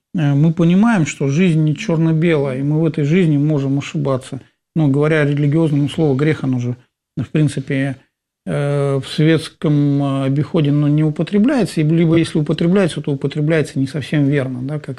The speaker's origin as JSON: {"language": "Russian", "town": "Voronezh", "region": "Voronezh Oblast", "country": "Russia", "tie": "born or raised there", "said": "Я белый россиянин, родом из Воронежа"}